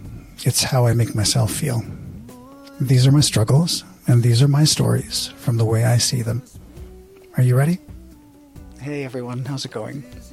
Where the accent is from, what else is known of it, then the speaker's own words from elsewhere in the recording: Manila, Metro Manila, Philippines; born there; So I was born in Manila, Philippines.